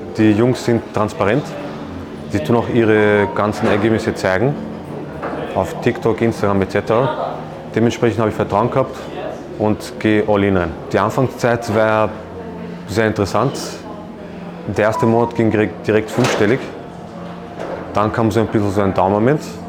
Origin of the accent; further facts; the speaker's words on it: Austria; Ich komme aus Österreich